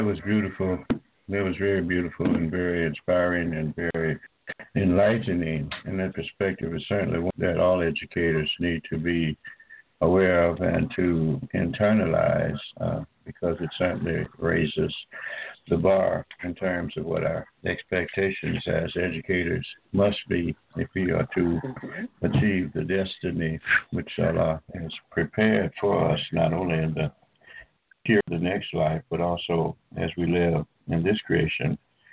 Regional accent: Tuskegee, Alabama, United States; And one of the things that I learned early on growing up in Tuskegee at the university there is that the core of a good education is God consciousness.

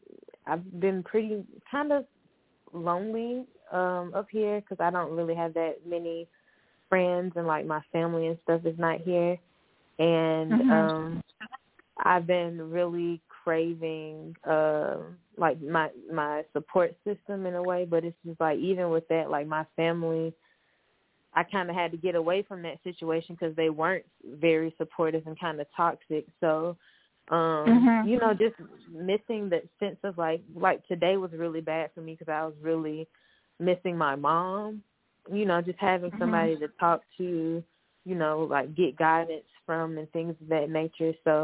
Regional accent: Alabama, United States; now in New York, United States; I'm originally from Alabama.

